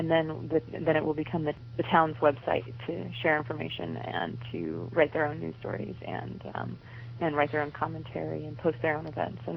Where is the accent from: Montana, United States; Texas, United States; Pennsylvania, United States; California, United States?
Montana, United States; Dutton; So the pilot town, of course, is going to be my hometown, which is called Dutton, Montana.